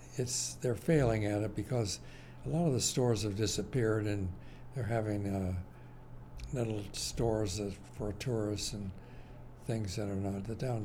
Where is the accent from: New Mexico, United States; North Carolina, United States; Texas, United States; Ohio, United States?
Ohio, United States; Warren; And yeah, after all, I'm a small town boy. I grew up in Warren, Ohio.